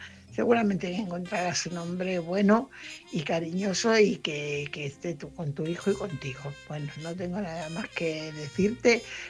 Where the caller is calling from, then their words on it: Fuenlabrada, Community of Madrid, Spain; corresponsal de Fuenlabrada.